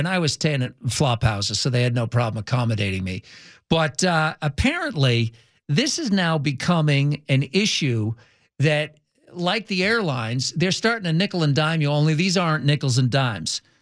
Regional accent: East Coast, United States; because I live out here and I grew up on the East Coast

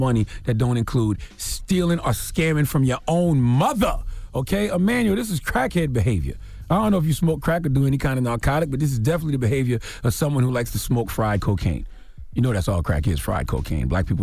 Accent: South Carolina, United States; Drop on the Clues bombs for my home state, South Carolina.

